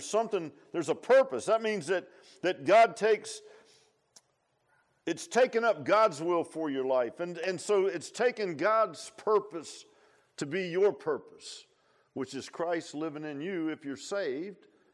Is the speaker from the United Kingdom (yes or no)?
no; Virginia Beach, Virginia, United States; I grew up in Virginia Beach in a neighborhood, quarter acre lot, brick houses.